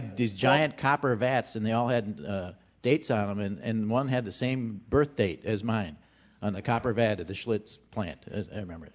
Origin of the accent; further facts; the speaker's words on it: Milwaukee, Wisconsin, United States; Milwaukee. I grew up in Milwaukee.